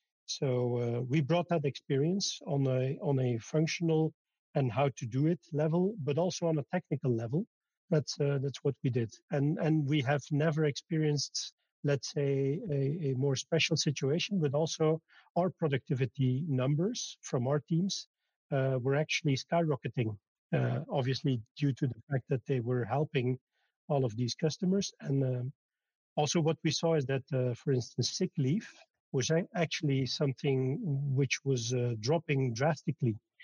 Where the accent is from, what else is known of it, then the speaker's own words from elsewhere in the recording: Belgium; I'm from Belgium.